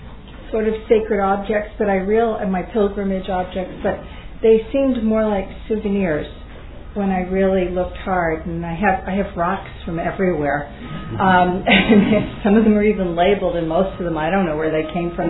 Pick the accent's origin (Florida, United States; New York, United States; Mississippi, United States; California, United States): New York, United States; New York City; I grew up in New York City. I can handle the city. The subways, I'm fine, and, you know, the streets.